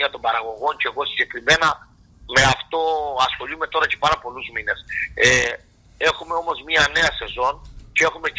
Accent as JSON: {"language": "Greek", "town": "Archanes", "region": "Crete", "country": "Greece", "tie": "born or raised there", "said": "θα σας φέρω ένα παράδειγμα για τις Αρχάνες στο χωριό μου."}